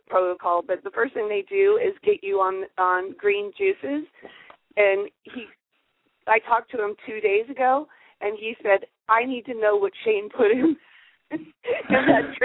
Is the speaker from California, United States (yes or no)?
no; Hawaii, United States; moved away as an adult; and I'm from Hawaii where I feel energy from food. And I moved here 7-8 years ago